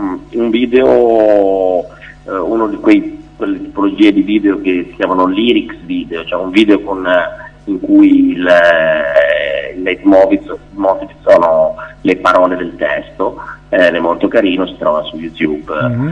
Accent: Albenga, Liguria, Italy; io sono adesso in collegamento dalla mia città natale, dove sono tornato qualche anno fa, che si chiama Albenga, nella Riviera Ligure.

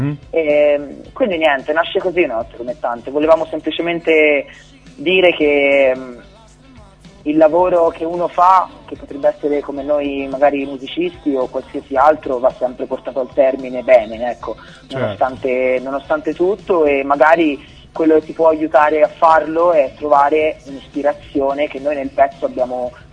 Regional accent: Florence, Tuscany, Italy; siamo due ragazzi, veniamo da Firenze, ormai veniamo insieme da un po' di anni

